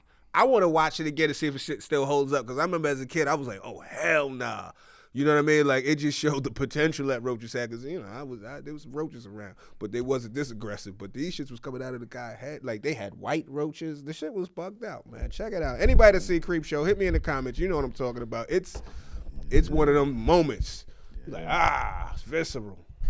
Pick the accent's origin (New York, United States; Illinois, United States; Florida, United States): New York, United States; I'm a New Yorker saying this